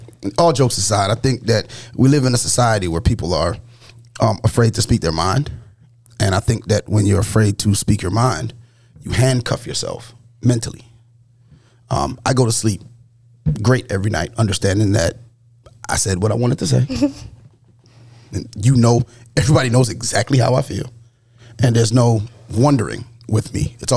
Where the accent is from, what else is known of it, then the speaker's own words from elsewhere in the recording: Brooklyn, New York, United States; And I'm from the only borough that counts. I'm from Brooklyn.